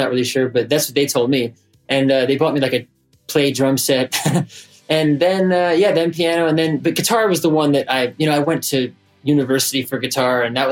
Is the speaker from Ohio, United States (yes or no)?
no; New York City, New York, United States; The most formative years, I was raised in New York City.